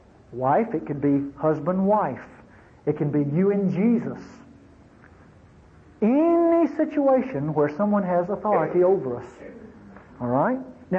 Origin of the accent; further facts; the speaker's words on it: Mississippi, United States; I'm from North Mississippi, and as I grew up, I was a race prejudice.